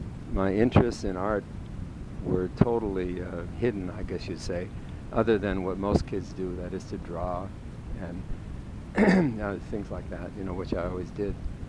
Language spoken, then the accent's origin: English; Rochester, New York, United States; born there; I was born in Rochester, New York, January 28, 1931.